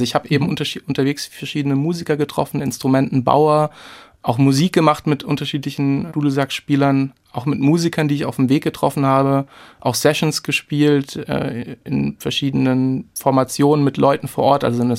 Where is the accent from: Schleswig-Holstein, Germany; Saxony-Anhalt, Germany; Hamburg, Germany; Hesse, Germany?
Hesse, Germany; Hofheim am Taunus; von Hofheim am Taunus, von meiner Heimatstadt bis nach Santiago de Compostela